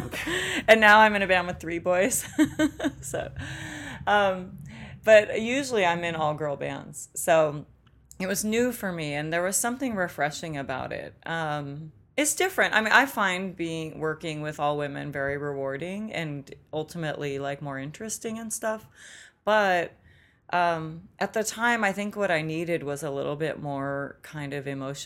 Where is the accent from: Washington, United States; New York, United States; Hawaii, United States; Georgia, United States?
Washington, United States; Olympia; I didn't have really growing up in Olympia. I mean, I grew up in an all-female household.